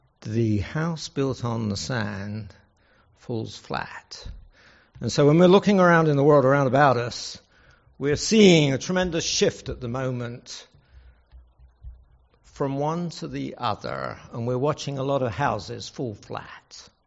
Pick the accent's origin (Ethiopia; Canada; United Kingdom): United Kingdom; England; now in United States; Well, I come from England. England's 25 years ahead of America in decline, or it was at that point.